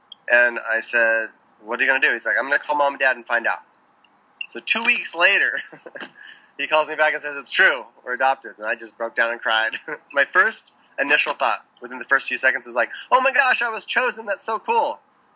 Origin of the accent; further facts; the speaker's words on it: Alaska, United States; also born or lived in Central America; I would say my first 5 years up in Alaska. And then my parents bought a sailboat and homeschooled my brother and I down in Central America on a sailboat.